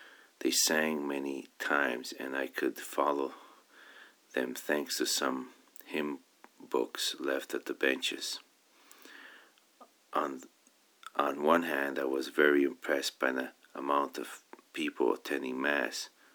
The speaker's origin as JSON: {"language": "English", "country": "Mexico", "said": "Some of them came close to us, and Francis told them I was from Mexico."}